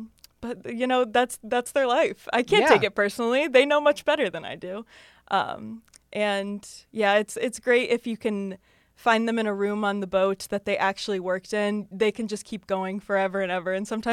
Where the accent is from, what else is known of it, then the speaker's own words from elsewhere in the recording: Toledo, Ohio, United States; it's even, like, I'm from the Toledo area. Even living on the Great Lakes, I fully took it for granted before working at the museum.